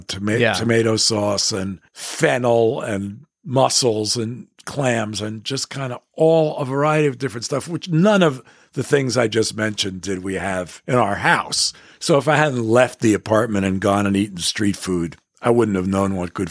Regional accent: Manhattan, New York, United States; And I lived in Manhattan. I grew up in Manhattan.

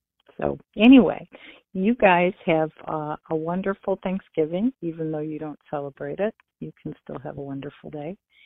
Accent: Michigan, United States; I'm from Michigan, right across the lake

